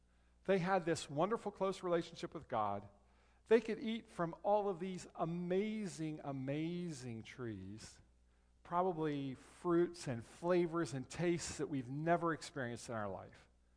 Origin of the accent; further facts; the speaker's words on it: Kennett Square, Pennsylvania, United States; I grew up in Kennett Square, by the way.